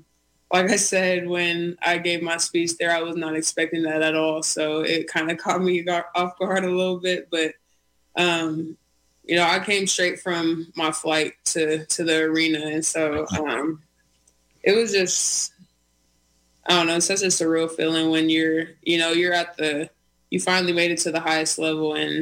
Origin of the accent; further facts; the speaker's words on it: Alaska, United States; I grew up just around Alaskan Natives, so that's mostly what I know.